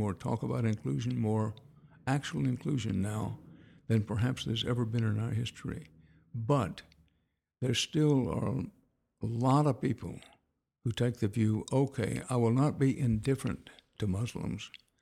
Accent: Houston, Texas, United States; also born or lived in Wharton; growing up in I was born in Wharton, growing up in Houston

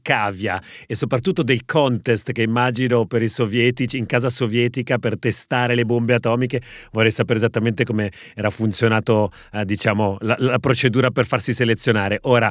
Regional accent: Piedmont, Italy; Sono cresciuto scisticamente vicino a Bardonecchia

